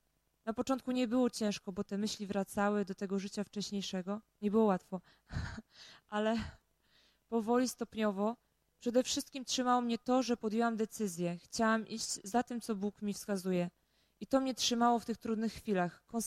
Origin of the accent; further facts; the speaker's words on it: Biała Podlaska, Lublin Voivodeship, Poland; bo ja tam pochodzę ze wschodu, okolice Białej Podlaski